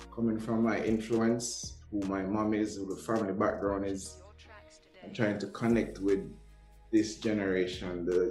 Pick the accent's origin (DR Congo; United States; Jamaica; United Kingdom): Jamaica; Even though I grew up in Jamaica, born and grew in Jamaica, my dad and my mom would listen to, you know, the American music, the soul, the R&B, the rap, everything.